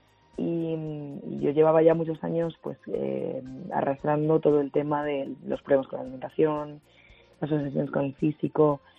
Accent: Andalusia, Spain; como digo muchas veces, o como dicen en mi tierra, en Andalucía, estoy ya curada de espanto

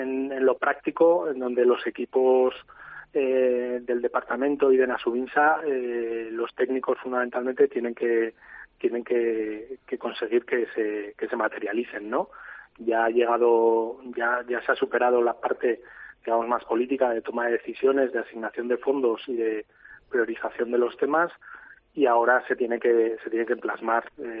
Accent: Tudela, Navarre, Spain; yo soy de Tudela, tengo aquí mi familia, quiero que mi familia viva aquí

